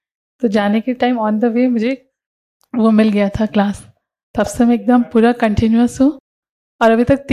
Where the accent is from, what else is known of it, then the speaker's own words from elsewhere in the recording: Guwahati, Assam, India; मैं गुवाहाटी असम से हूँ